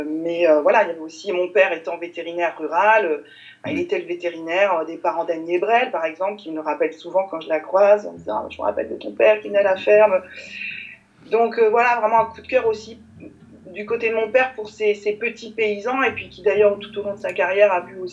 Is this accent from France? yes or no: yes; Carhaix, Brittany, France; born there; Oui, alors effectivement, je suis née à Carhaix.